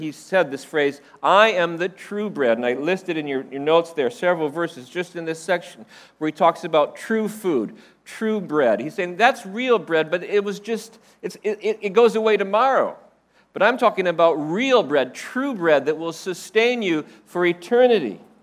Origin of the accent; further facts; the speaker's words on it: Phoenix, Arizona, United States; When I was 4 years old, in February of 1969, my family moved to Phoenix, Arizona, where I grew up.